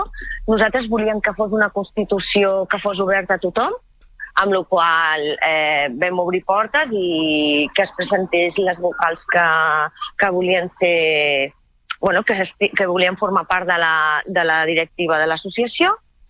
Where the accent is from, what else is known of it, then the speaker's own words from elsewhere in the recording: Palamós, Catalonia, Spain; Si la majoria de dones que venim als cursets, a la formació, som de Palamós.